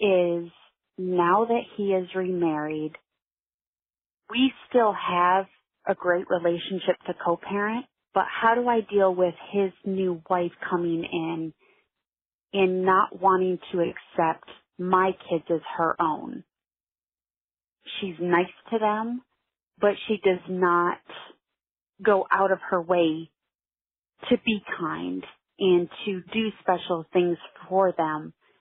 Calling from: Katy, Texas, United States; I'm calling from Katy, Texas.

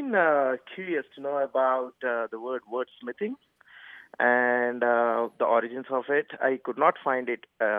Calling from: Frisco, Texas, United States; I'm calling from Frisco, Texas.

